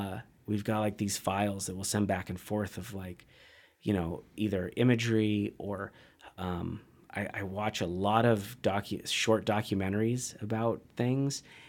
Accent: Washington, United States; because I'm a kid from Central Washington.

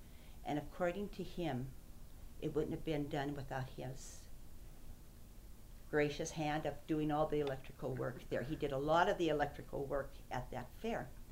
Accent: Anaconda, Montana, United States; And I was born and raised in Anaconda, lived in Anaconda all my life until I was married, and then we moved to Opportunity.

